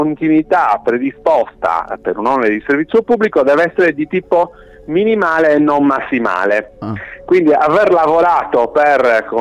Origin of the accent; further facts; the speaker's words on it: Sardinia, Italy; io sì, sono sardo al 100%